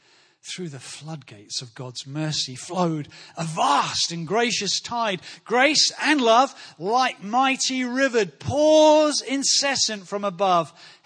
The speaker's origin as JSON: {"language": "English", "country": "United Kingdom", "said": "That's how we, as British people, express our worship. We're nervous of excitement. I am. We're nervous of embrace or touch. I mean, I am a typical Brit."}